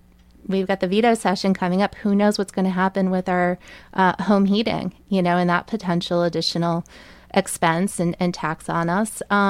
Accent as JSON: {"language": "English", "region": "Massachusetts", "country": "United States", "tie": "born or raised there", "said": "So I grew up in Massachusetts, a small rural town, about 3,000 people in the town. My eighth grade class had, I think, like 26 kids in it."}